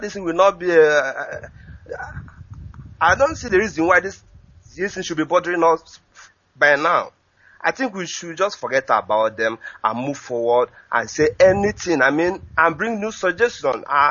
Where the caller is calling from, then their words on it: Anambra, Nigeria; I'm calling from Dakar in Senegal.